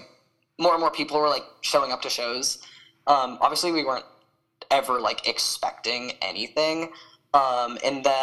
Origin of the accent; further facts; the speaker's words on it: East Coast, United States; moved away as an adult; I'm from the East Coast originally, actually.